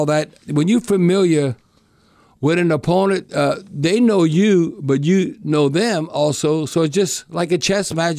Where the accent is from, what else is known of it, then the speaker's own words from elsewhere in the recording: Louisiana, United States; Well, we're from South Louisiana, or Gulf Coast, Gulf, Salt, Saints, whatever.